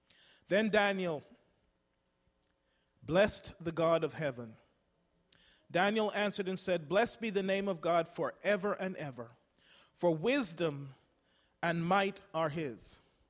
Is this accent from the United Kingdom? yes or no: yes; England, United Kingdom; I grew up in England